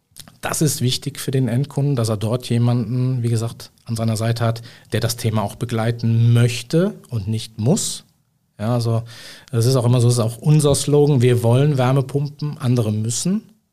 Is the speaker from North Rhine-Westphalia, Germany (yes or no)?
yes; Cologne, North Rhine-Westphalia, Germany; ich bin Rheinländer, ne? Ich komme aus Köln und da sagt man Tettner immer Jotiange, ne?